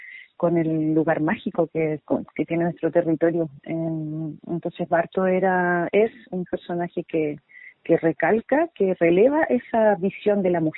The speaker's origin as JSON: {"language": "Spanish", "town": "Puerto Montt", "region": "Los Lagos", "country": "Chile", "said": "soy de Puerto Montt. Mi lof es de Chiloé, de Cucao, cerca de Huillinco, comuna de Chonchi, región de los Lagos."}